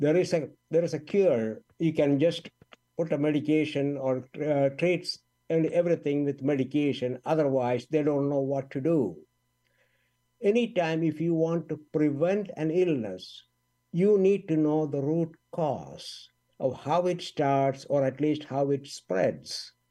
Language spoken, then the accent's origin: English; India; I grew up in India